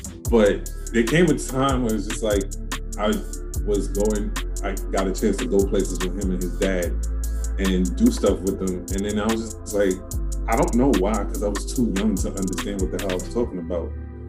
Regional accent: New York City, New York, United States; born there; I was born in Bed-Stuy. So when I was living out here, it was the apex of the crack era.

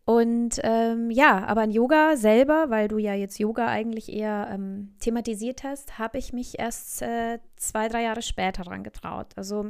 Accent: Munich, Bavaria, Germany; ich bin in Schwabing aufgewachsen, in der Hohenzollernstraße

